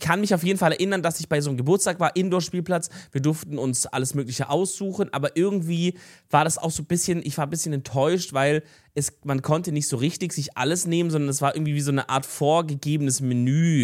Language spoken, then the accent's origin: German; Stuttgart, Baden-Württemberg, Germany; Da war ich in meiner Jugend jedes Wochenende im Kino. Das war das krasse Kino in Stuttgart.